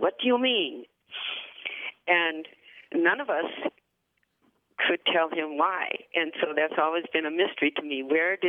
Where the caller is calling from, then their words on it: Portage, Wisconsin, United States; Portage, Wisconsin.